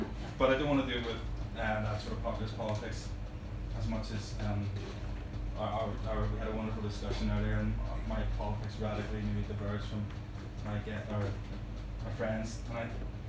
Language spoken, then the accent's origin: English; Northern Ireland, United Kingdom; Nowadays, as he said, the Black North. Britain, although we're more British than Britain, by the most British, sees us as the despised hangers-on.